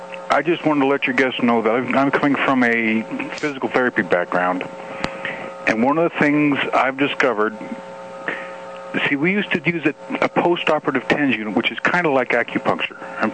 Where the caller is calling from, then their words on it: Wyoming, United States; from Wyoming.